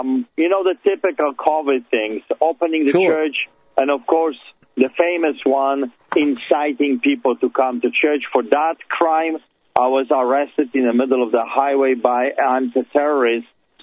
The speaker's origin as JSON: {"language": "English", "country": "Poland", "tie": "born or raised there", "moved": "yes", "lives_now": "Canada", "said": "Well, I emigrated from Poland. I grew up behind the Iron Curtain, and we were sick and tired of the communism, socialism, fascism that took over our country."}